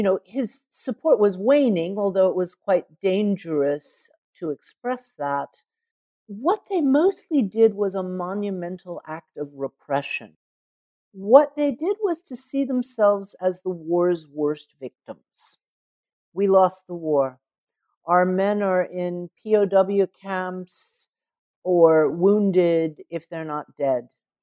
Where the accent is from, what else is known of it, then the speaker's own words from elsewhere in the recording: Atlanta, Georgia, United States; born there; I was born in Atlanta and Coca-Cola actually played a progressive role in the civil rights movement.